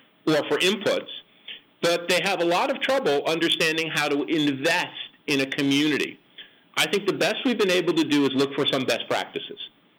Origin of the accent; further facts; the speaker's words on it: United States; I understand where that comes from, especially as an American